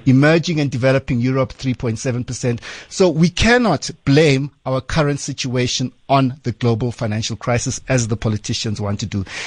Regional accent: Eastern Cape, South Africa; I'm from the Eastern Cape

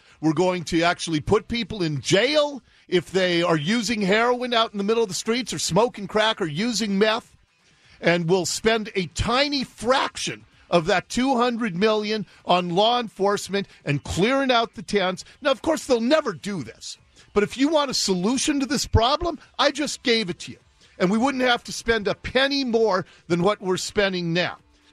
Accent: Ballard, Washington, United States; where I grew up in Ballard, the dead end street, there was a guy who lived right next door to me

